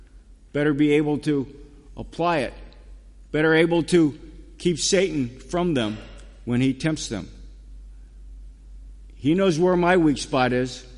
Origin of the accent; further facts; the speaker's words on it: Maryland, United States; born there; But because I was born in Maryland, so I can go along with that, right?